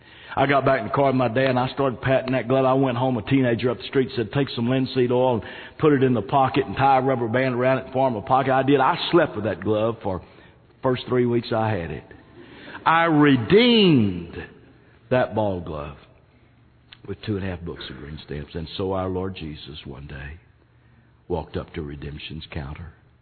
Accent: Fort Worth, Texas, United States; I was a little boy back there in the 50s, growing up in Fort Worth.

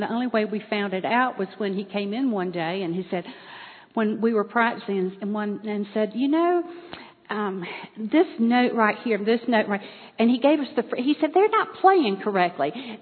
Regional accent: Charlotte, North Carolina, United States; born there; Now, I was born in Charlotte.

